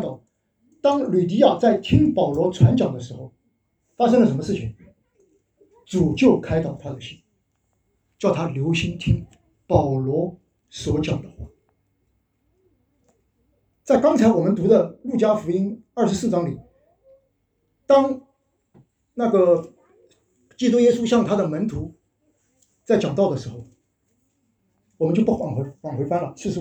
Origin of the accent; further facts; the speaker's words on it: China; now in Whangarei, New Zealand; 我们在座的各位都不是土生土长的新西兰人，我们都是从中国，从亚洲不远万里坐飞机10几小时跑到这里来，来到新西兰的湾古瑞。